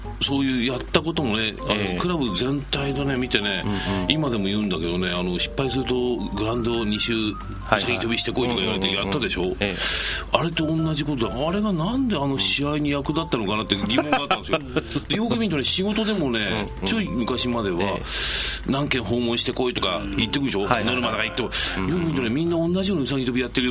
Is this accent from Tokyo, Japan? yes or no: yes; Tachikawa, Tokyo, Japan; 私は立川の、元立川基地がある周辺、はい、今もそうですけど外人ハウスと言われているものがあったり、で僕の同級生みんなね、ハーフっていうかな、